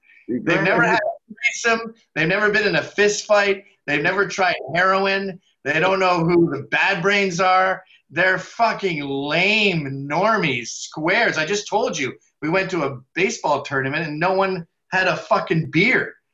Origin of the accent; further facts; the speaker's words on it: Scotland, United Kingdom; I'm so Scottish. We never forget a dime.